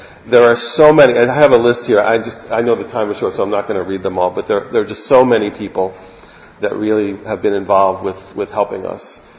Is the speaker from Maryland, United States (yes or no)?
yes; Baltimore, Maryland, United States; I was this Ashkenazi from Baltimore, Maryland, and I was in Israel